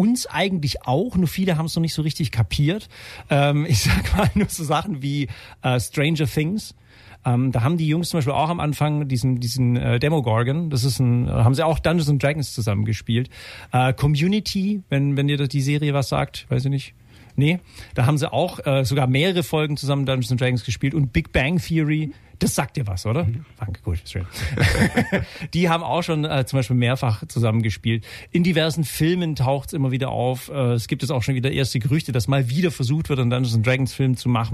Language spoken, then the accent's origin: German; Bavaria, Germany; also born or lived in Ulm; geboren in Ulm, aufgewachsen im Allgäu, hier dann nach Ulm verschleppt, aufs Anna-Essinger Gymnasium gegangen, hier mein Abitur gemacht